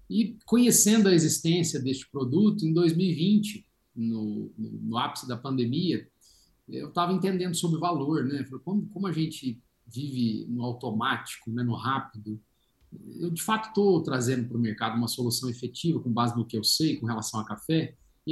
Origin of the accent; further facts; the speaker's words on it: Altinópolis, São Paulo, Brazil; eu sou de Altinópolis, que é uma cidade do interior de São Paulo.